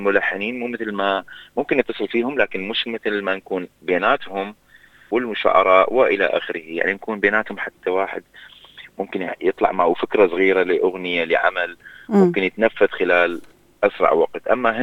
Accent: Iraq; accent: Iraqi; غير أنه لهجتي الأصلية العراقي اللي هي لهجة بالغناء متفرعة وفيها كثير من الألوان الشعبي والبدوي

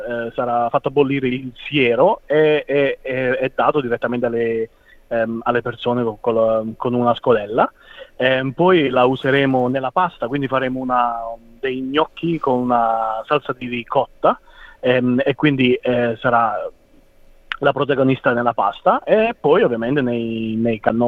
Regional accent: Abruzzo, Italy; Io ovviamente ho la fortuna di essere, io sono abruzzese, quindi nel senso sono cresciuto in Italia mangiando cannoli di tutti i tipi

